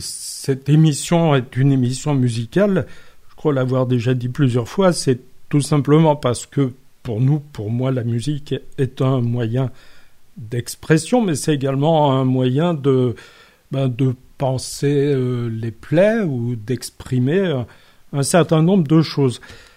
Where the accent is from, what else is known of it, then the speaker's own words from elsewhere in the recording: France; moi, ça me gêne en tant que Français.